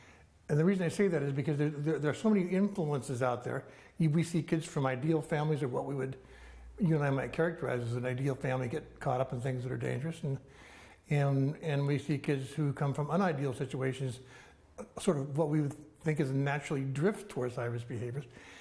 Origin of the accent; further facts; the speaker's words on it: Idaho, United States; So when it snows in my hometown, where I live in North Idaho